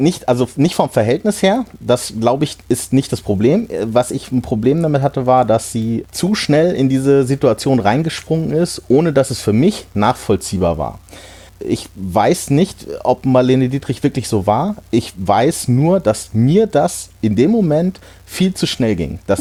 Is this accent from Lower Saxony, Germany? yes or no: yes; Hanover, Lower Saxony, Germany; neben Hannover, wo ich herkomme.